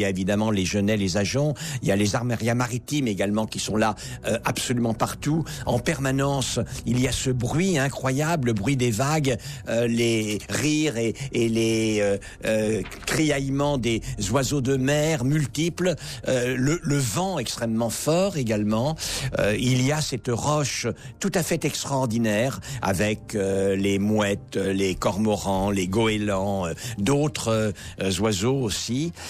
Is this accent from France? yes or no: yes; Centre-Val de Loire, France; born there; Or, moi, je suis né en Touraine, les pays de Loire.